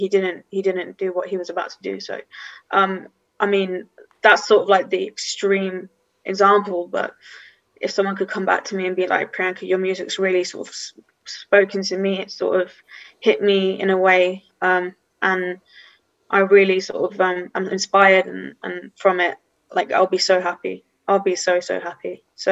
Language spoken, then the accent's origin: English; United Kingdom; it kind of reflects my identity as a British Indian woman as well.